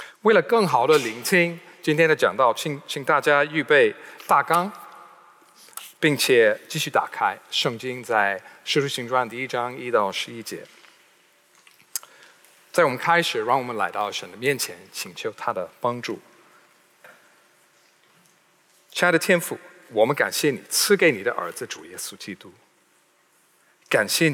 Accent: United Kingdom; Chinese is a second language; 对我们英国人来说，这感觉上是翻天覆地的变化，翻天覆地的消息

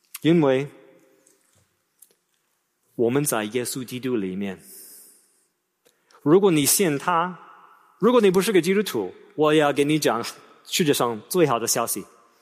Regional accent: China; 因为我是个中国人。

